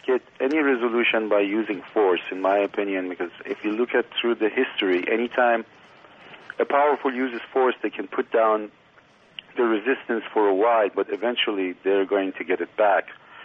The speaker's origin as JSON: {"language": "English", "country": "United States", "said": "I'm American, and I absolutely love human being."}